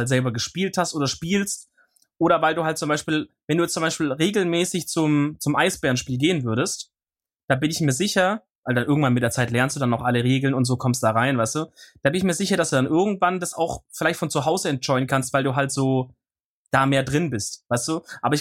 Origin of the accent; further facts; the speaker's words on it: Stuttgart, Baden-Württemberg, Germany; ich komme aus der Nähe von Stuttgart.